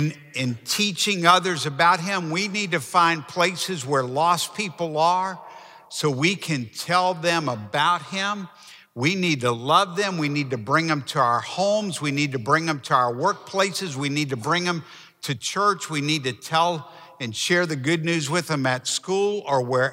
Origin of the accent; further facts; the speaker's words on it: New Orleans, Louisiana, United States; I have such a burden for the city that I grew up in New Orleans.